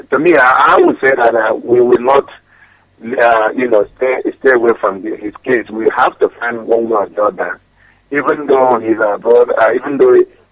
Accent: Amuriamanze, Imo, Nigeria; now in Atlanta, United States; I am originally from Amuriamanze in the Isu local government area of Imo State, Biafra land.

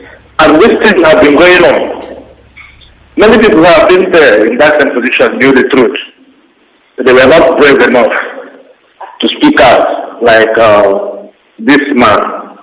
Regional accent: Isarambanu, Imo, Nigeria; now in Kuala Lumpur, Malaysia; from Isarambanu, Imo State.

